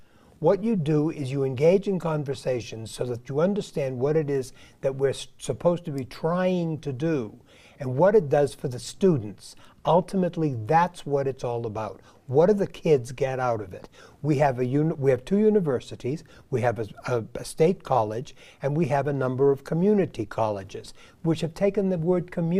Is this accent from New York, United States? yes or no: no; Reno, Nevada, United States; He's from Las Vegas. I'm from Reno. There's a difference.